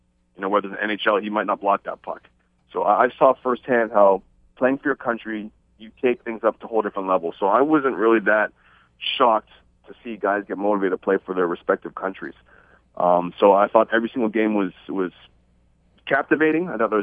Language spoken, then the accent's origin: English; Canada; all the little things that we learned growing up in Canada